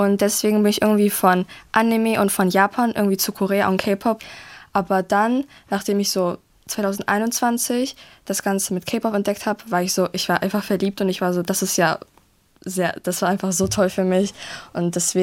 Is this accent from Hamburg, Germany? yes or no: yes; Hamburg, Germany; ich bin 13, ich komme aus Russland, aber ich wurde hier geboren und ich bin hier aufgewachsen.